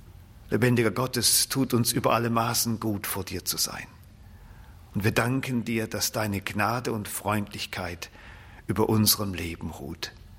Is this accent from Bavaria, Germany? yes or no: no; Cologne, North Rhine-Westphalia, Germany; born there; dass ich in Köln geboren bin und als Rheinländer habe ich so ein bisschen epigenetisch den Humor mitgekriegt.